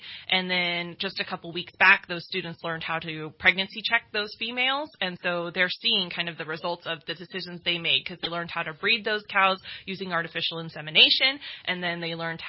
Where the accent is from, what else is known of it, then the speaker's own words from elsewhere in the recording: Newman, California, United States; So I actually am a California native. I was raised in the Central Valley, so a little town called Newman, California. Shout out to Newman.